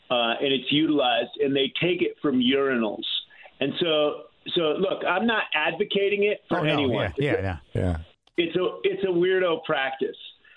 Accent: Hartford, Connecticut, United States; born there; now in Scottsdale, United States; I was born in Hartford, Connecticut.

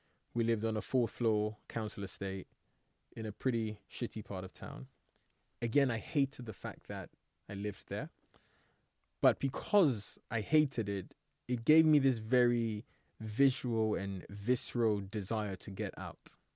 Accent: Ghana; now in England; I used to hate the fact that I grew up in Ghana. I used to hate it because when I came to England

